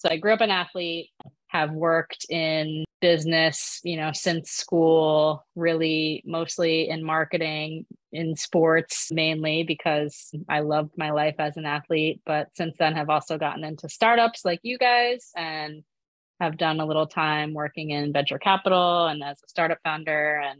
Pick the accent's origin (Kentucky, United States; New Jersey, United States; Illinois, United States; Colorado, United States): New Jersey, United States; moved away as an adult; I grew up in New Jersey, moved to New York to go to college, and that is where I was first diagnosed at NYU Hospital.